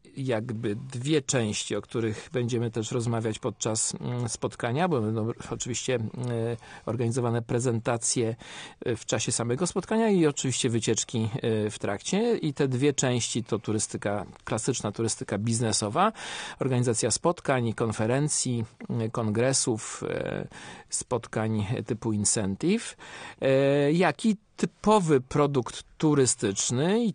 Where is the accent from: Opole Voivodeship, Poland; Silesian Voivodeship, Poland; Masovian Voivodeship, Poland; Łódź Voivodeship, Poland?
Łódź Voivodeship, Poland; Łódź; Urodziłem się w Łodzi, to prawda. Całe życie tutaj mieszkam. Z nielicznymi wyjątkami wyjazdów zagranicznych.